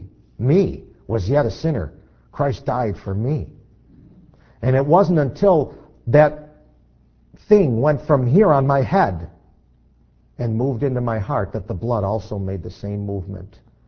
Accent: Poughkeepsie, New York, United States; born there; I was born in 1954 in Poughkeepsie, New York. Never been to Israel.

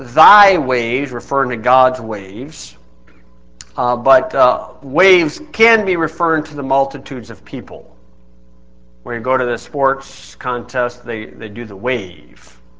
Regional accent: Indiana, United States; I said I was from Indiana.

